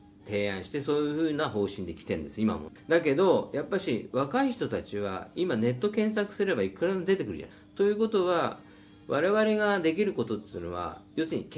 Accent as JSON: {"language": "Japanese", "town": "Yokohama", "region": "Kanagawa", "country": "Japan", "tie": "born or raised there", "said": "小さい頃から嫌というほど歌わされたんで、この歌を知ってればまあ浜っ子であると、みんな字だともに認めると思います。"}